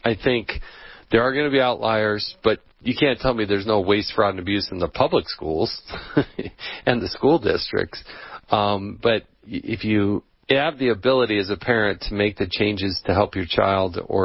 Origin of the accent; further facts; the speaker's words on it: Utah, United States; Now, in my hometown of Utah, there was an audit of some of the school choice provisions